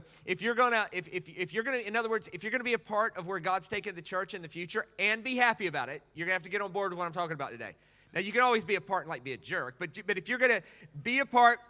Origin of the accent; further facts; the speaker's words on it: United States; Now, I'm American.